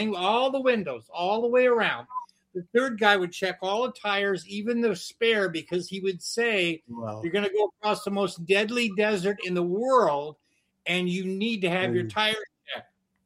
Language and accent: English; Kingman, Arizona, United States; Well, I grew up my formative years in Kingman, Arizona. My dad had … Flying A on Route 66, and I got my first gig.